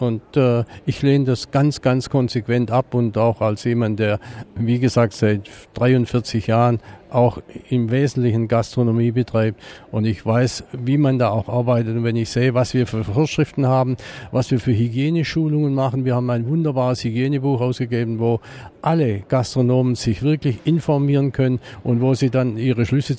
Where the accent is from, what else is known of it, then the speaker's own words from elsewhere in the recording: Baden-Württemberg, Germany; Ich komme ja nun aus Baden-Württemberg